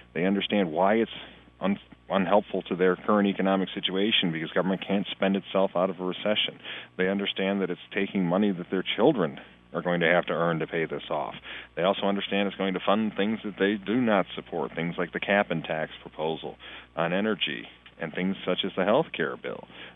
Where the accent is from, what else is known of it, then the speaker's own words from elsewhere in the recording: Michigan, United States; especially back in my home state of Michigan.